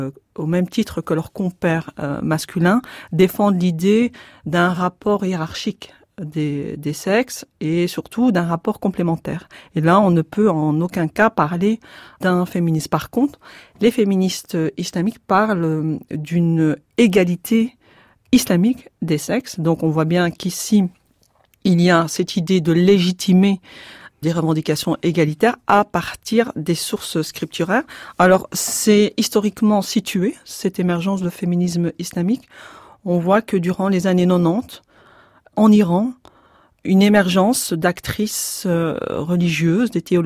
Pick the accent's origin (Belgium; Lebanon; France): Belgium; Brussels, Brussels-Capital Region; born there; je suis belge, donc je suis née à Bruxelles, mais je suis d'origine marocaine.